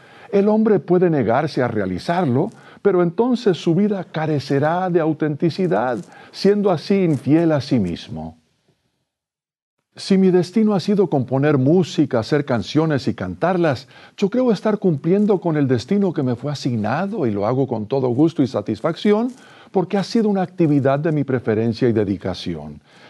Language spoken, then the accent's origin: Spanish; Mexico; Pues antes que michoacano o chihuahuense, soy profundamente mexicano.